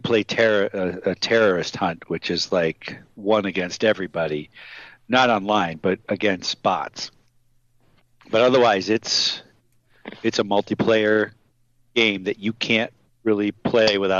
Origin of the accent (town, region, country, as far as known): Chicago, Illinois, United States